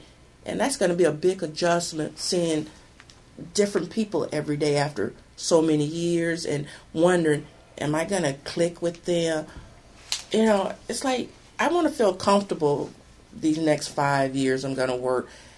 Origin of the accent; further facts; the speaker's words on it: Birmingham, Alabama, United States; moved away as an adult; now in Lansing, United States; Birmingham, Alabama.